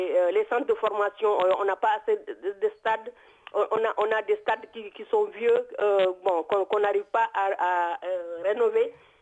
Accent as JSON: {"language": "French", "country": "Senegal", "said": "en tant que Sénégalais qui aiment en tout cas son pays"}